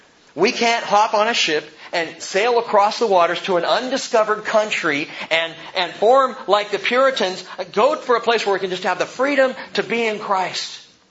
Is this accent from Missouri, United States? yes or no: no; California, United States; now in Anacortes, United States; I moved up here from Southern California. I was a Southern California dude.